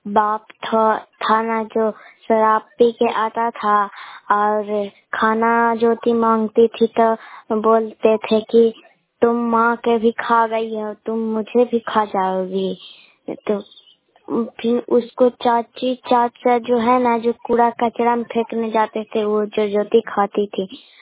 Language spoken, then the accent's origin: Hindi; Bihar, India; मैं नालंदा जिला के रहने वाली हूँ। मैं गोड़ापुर पंचायत से बोल रहे हैं, मैं सलमान चक से बोल रहे हैं।